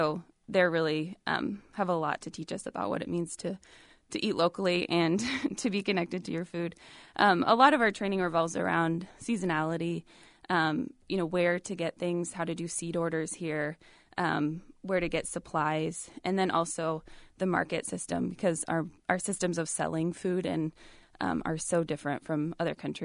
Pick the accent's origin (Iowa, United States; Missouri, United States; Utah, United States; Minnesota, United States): Iowa, United States; Des Moines; I grew up in Des Moines.